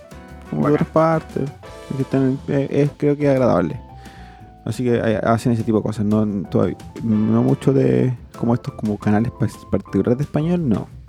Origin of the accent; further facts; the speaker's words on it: Chile; los chilenos tenemos una visión de nuestra propia forma de hablar como, no, los chilenos no tenemos tono, hablamos así planito.